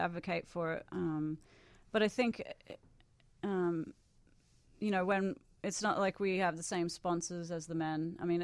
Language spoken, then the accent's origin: English; Australia; Well, when I was growing up in Australia, for the most part of my childhood, we had two television stations.